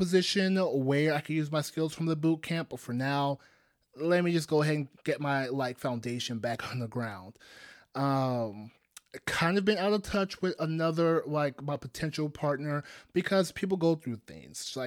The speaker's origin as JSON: {"language": "English", "country": "Nigeria", "said": "I'm Nigerian. So I come from a country where polygamy, because there are women with multiple husbands, it exists."}